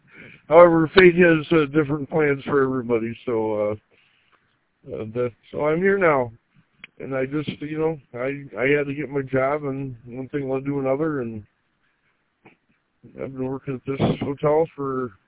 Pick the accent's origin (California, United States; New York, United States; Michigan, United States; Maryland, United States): Michigan, United States; Gaylord; born or raised there; also born or lived in Grand Rapids